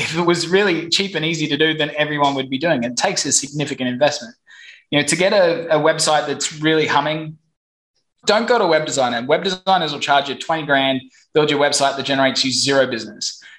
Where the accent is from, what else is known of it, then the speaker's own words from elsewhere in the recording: Brisbane, Queensland, Australia; I don't sound too Vietnamese. I'm originally from Brisbane, Australia.